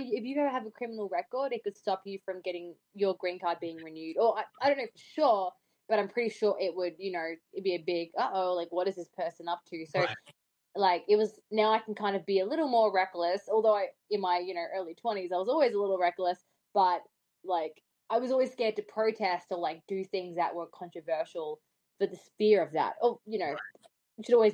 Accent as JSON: {"language": "English", "country": "Australia", "said": "I think it's just right. Being an Australian. I just say fuck a lot"}